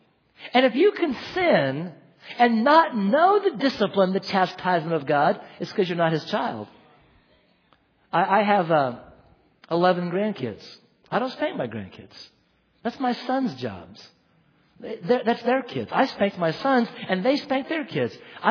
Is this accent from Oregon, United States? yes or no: yes; Oregon, United States; now in Knoxville, United States; Anyway, I'm from Oregon, remember?